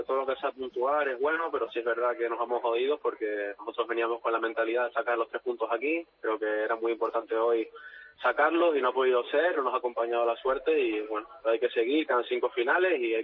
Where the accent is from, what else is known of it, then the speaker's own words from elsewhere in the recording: Canary Islands, Spain; Sí, yo soy de Tenerife, sí.